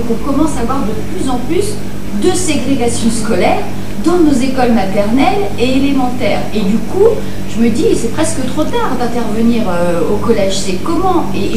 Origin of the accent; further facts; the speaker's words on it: Centre-Val de Loire, France; moi je suis du Loir-et-Cher